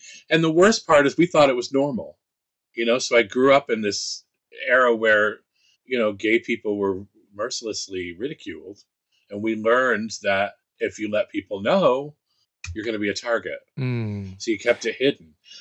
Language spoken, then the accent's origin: English; Saratoga Springs, New York, United States; And I grew up and lived in Saratoga Springs, which is not far from Queensbury.